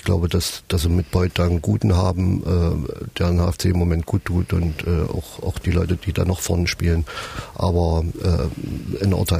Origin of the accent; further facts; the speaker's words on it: Eisleben, Saxony-Anhalt, Germany; ich komme ja aus Eisleben, noch in einen kleinen Verein gespielt.